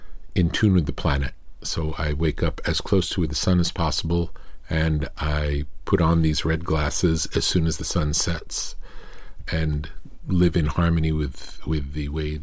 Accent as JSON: {"language": "English", "town": "Long Island", "region": "New York", "country": "United States", "tie": "born or raised there", "said": "And people from Long Island, where I come from, look outward. Growing up on Long Island, I wished I lived in Manhattan."}